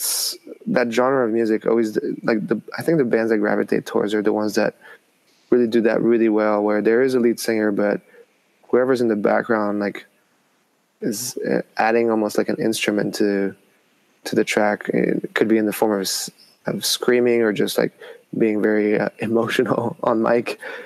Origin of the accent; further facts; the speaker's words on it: France; I mean, especially growing up in France, like there was none of that.